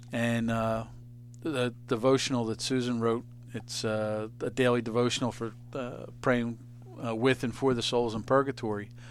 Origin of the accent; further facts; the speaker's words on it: Glenside, Pennsylvania, United States; So the first time that you and I spoke on the phone and I mentioned I was from Glenside and you asked if I knew Joe, and Joe was the first one.